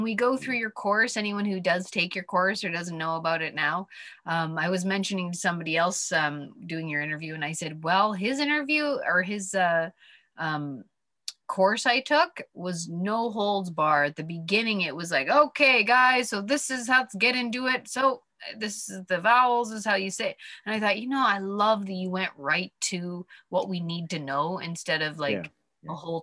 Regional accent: Canada; I know, we don't think about that being Canadian, how important it is to have the American accent down.

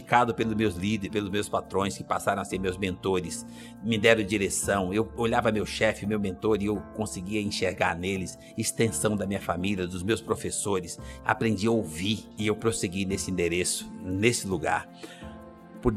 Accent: Minas Gerais, Brazil; born there; now in São Paulo, Brazil; Eu nasci em Minas Gerais, mãe, pai, mais 8 irmãos. Aí perdemos a roça, morávamos numa casa de pau a pique e precisávamos ir para algum lugar. Viemos para São Paulo

